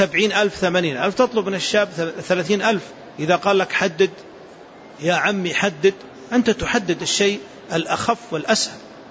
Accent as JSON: {"language": "Arabic", "country": "Saudi Arabia", "said": "عندنا في المملكة العربية السعودية"}